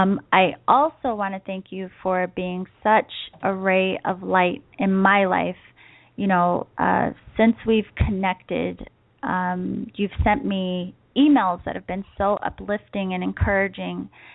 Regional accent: East Coast, United States; now in San Diego, United States; And as many of you know, I grew up on the East Coast. But out here in San Diego, we don't have the experience of seasons

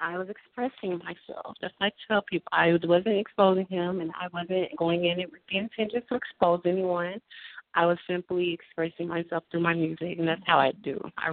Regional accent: Montgomery, Alabama, United States; I'm from Montgomery, Alabama.

